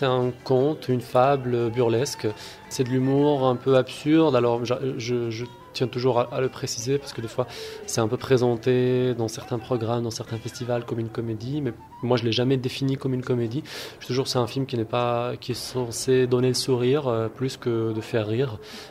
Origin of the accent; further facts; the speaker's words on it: Morocco; Alors, je viens du Maroc, donc j'y suis né, j'y habite.